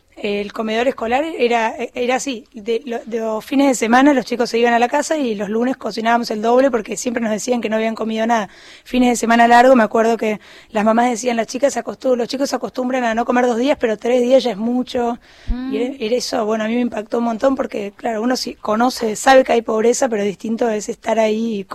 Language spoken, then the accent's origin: Spanish; Buenos Aires, Argentina; born there; also born or lived in Añatuya; yo me fui a Añatuya, yo nací acá en Buenos Aires y me fui a Añatuya hace 10 años, 12 años ya en el 2006